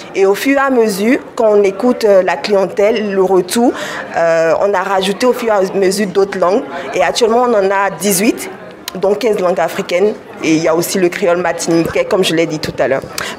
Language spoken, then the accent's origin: French; Benin; du coup. J'ai 26 ans, je suis originaire du Bénin.